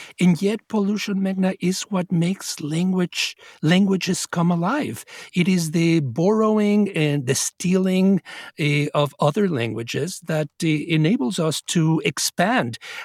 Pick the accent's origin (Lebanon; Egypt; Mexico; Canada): Mexico; moved away as an adult; now in United States; I came from Mexico. I had grown up in a multilingual environment, in a Jewish, Yiddish-speaking enclave.